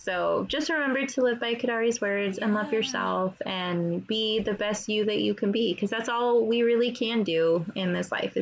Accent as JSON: {"language": "English", "region": "California", "country": "United States", "said": "I mean, I'm from California. I should know this street."}